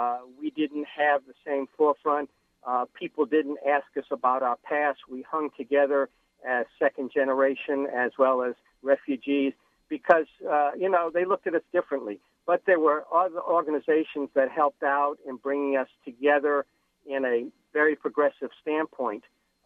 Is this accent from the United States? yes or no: yes; United States; But I feel very proud as a Jew and as an American